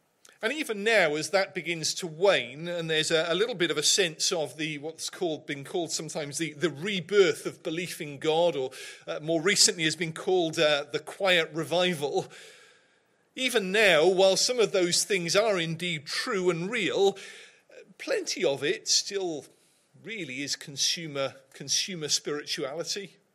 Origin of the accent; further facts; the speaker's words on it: Cardiff, Wales, United Kingdom; My hometown football team, Cardiff City, got relegated last season.